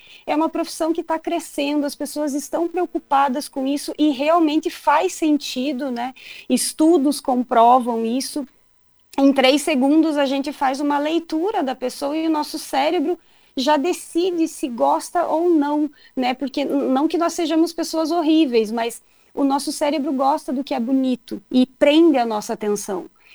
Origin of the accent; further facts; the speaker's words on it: União da Vitória, Paraná, Brazil; also born or lived in Cuiabá / Curitiba; eu sou natural, né, de União da Vitória, nasci aí. Fui embora pequenininha também, fui para Cuiabá, mas voltei, voltamos, né? Dizem que quem bebe do Iguaçu, né, volta. Então... voltamos, aí eu, quando finalizei os estudos, aí logo me mudei para Curitiba